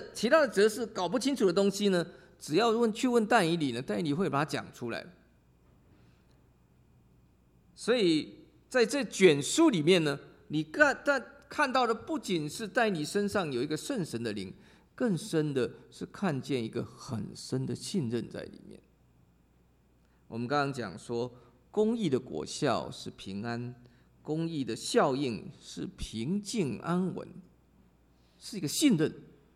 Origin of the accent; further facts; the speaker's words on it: China; 还有一个是意思是我们中国人所讲的国泰民安的意思